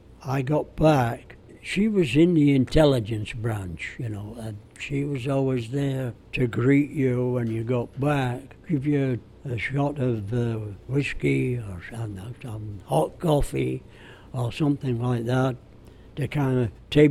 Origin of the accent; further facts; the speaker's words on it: Bradford, Yorkshire and the Humber, United Kingdom; But at my hometown of Bradford, they said it got bombed twice, but not much.